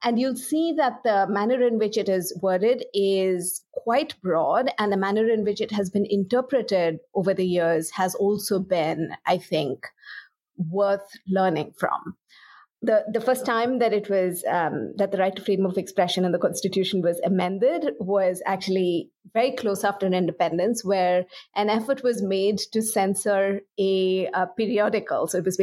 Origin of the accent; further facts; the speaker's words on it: India; I'm Indian